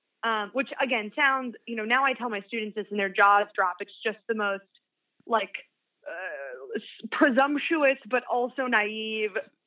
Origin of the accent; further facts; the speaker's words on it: Kansas City, Missouri, United States; because I'm from Kansas City, Missouri, and I really didn't even consider it an option.